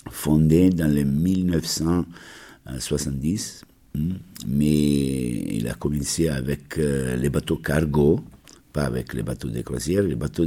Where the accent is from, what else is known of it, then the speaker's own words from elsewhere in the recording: Italy; je suis italien aussi